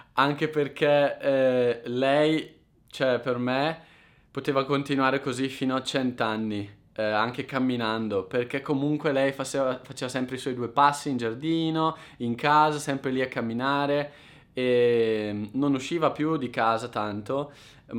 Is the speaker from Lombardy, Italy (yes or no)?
yes; Concesio, Lombardy, Italy; also born or lived in Brescia; Concesio, che è il comune dove la nonna è nata e dove vive e dove sono nato anch'io, cioè io sono nato a Brescia, ma poi ho vissuto nel comune di Concesio